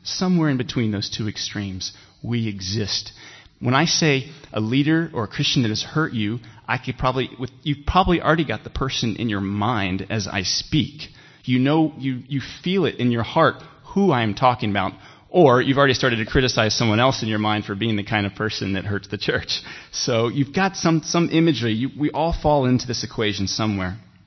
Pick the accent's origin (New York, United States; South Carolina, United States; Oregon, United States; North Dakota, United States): South Carolina, United States; In the deep south where I'm from, in South Carolina, I've hidden my accent that you might understand me.